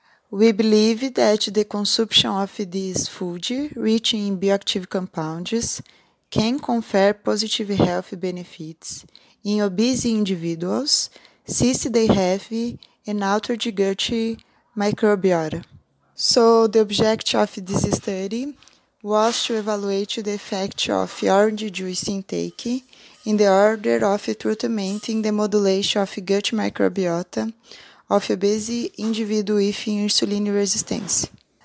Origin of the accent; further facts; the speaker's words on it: Brazil; English is a second language; I'm from Brazil, and I am a PhD student in the University of São Paulo.